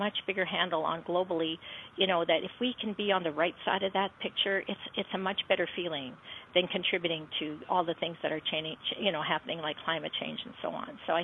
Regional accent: Saskatchewan, Canada; I grew up in Saskatchewan. It is cold over there, and we were outside all the time, like even in the winter time.

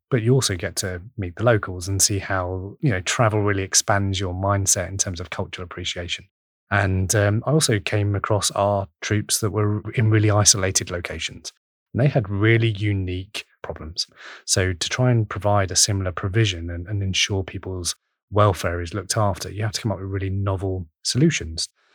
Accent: United Kingdom; as a Brit

